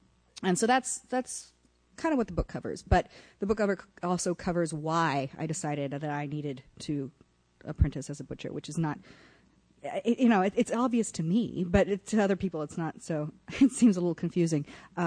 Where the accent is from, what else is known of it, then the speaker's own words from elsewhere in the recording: Austin, Texas, United States; now in New York, United States; I moved to New York in 1995, and I grew up in Austin, Texas, in suburban, sort of a nice suburban part of Austin, and all of my meat came from supermarkets and was wrapped up in cellophane